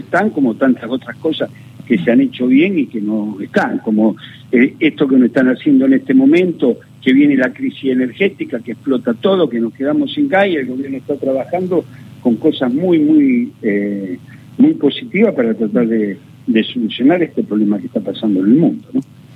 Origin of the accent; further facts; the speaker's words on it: Argentina; nosotros somos argentinos